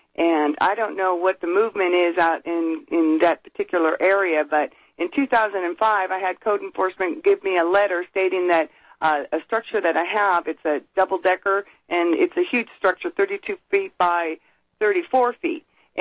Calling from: California, United States; I'm calling from Contra Costa County in California

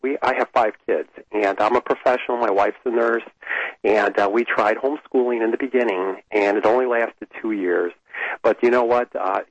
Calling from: Illinois, United States; I'm from Illinois, and I really am enjoying your guest.

